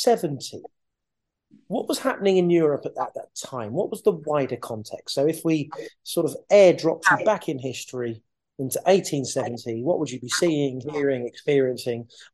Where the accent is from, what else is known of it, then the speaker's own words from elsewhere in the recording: London, United Kingdom; I'm from South London, South East London, which is not the trendy bit.